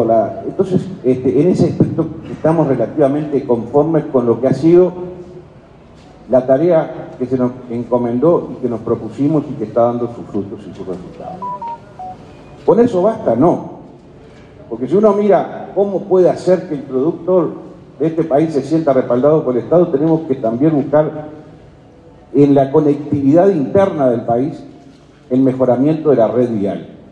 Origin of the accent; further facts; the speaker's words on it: Uruguay; como ciudadano uruguayo